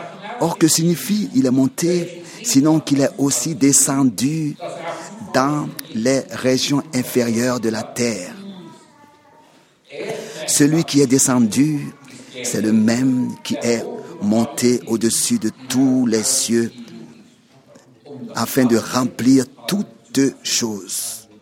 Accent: Switzerland; je peux le dire en tant que Suisse

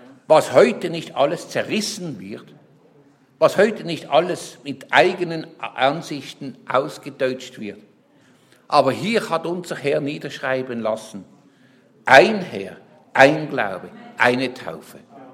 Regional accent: Switzerland; da darf ich jetzt als Schweizer Reklame machen für die Schweizer Berge.

